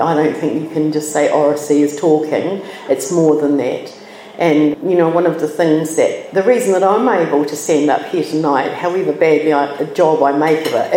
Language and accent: English; Nelson, New Zealand; I hadn't had that exposure growing up in Nelson.